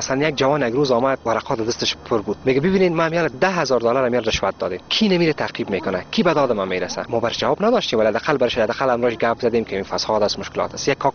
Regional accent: Afghanistan; هر جایی که ما میریم مگه میگیم از افغانستان هستیم

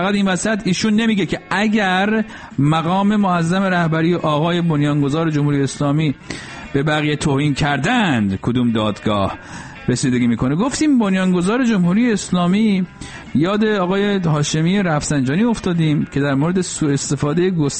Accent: Iran; در مملکتی که توش به دنیا آمدم و بزرگ شدم

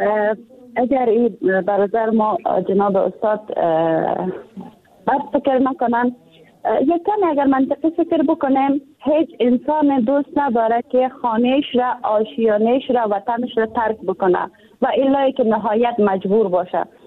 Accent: Afghanistan; born there; ما مسلمان هستیم، در کشور مسلمان به دنیا آمدیم، کشور افغانستان یک کشور اسلامی بوده

